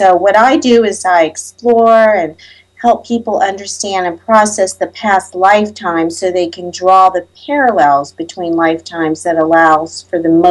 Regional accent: Virginia Beach, Virginia, United States; I grew up in Virginia Beach, around the corner from the ARA, the Edgar Cayce Institute.

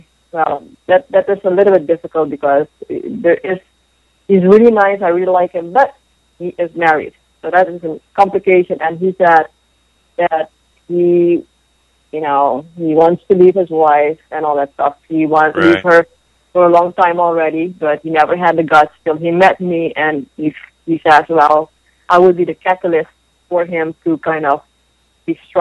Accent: Florida, United States; Anyone from Florida? I'm from Florida.

